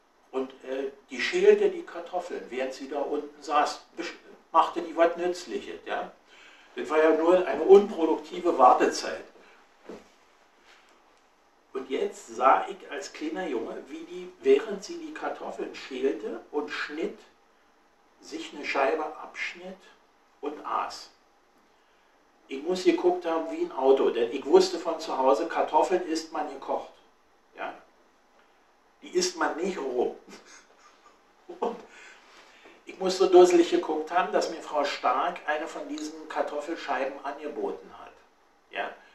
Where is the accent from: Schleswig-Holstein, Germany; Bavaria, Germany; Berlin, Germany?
Berlin, Germany; Ich stamme aus einem aus dem Berliner Norden und wir saßen genau in der Einflugschneise der Bomber.